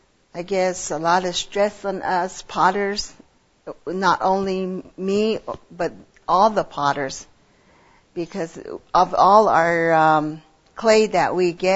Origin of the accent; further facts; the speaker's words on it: Jemez Pueblo, New Mexico, United States; I'm from Jemez Pueblo.